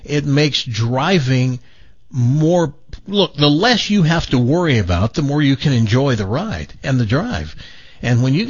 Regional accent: Tennessee, United States; because I was from Tennessee, and even though we did a lot of hillbilly hick things that we said wrong, I'd never heard that.

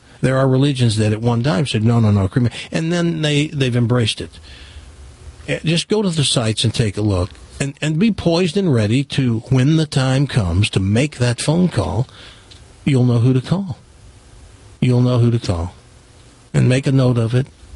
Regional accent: Tennessee, United States; born there; I was born in Tennessee. My parents continued to live in Tennessee. They went back after we came up here and lived out their days.

